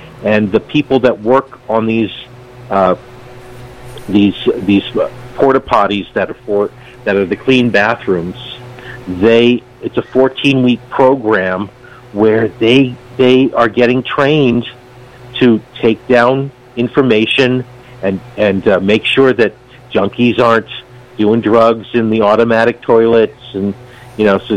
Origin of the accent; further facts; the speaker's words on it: New York, United States; I'm from New York.